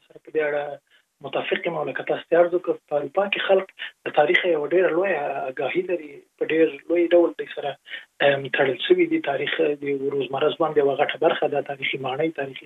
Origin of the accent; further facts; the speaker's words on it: Jalalabad, Nangarhar, Afghanistan; زه په جره لابد کې لوی سوی